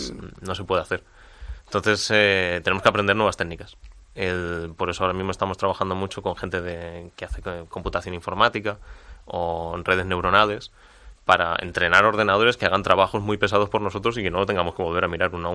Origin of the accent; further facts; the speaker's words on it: Madrid, Community of Madrid, Spain; yo soy de Madrid